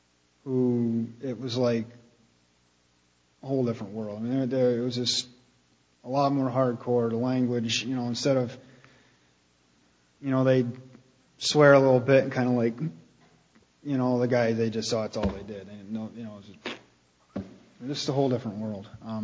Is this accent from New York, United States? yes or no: yes; New York, United States; At the time, I grew up in New York. This was in New York. We lived about 45 minutes from West Point military base, military academy in the base, which is a huge complex.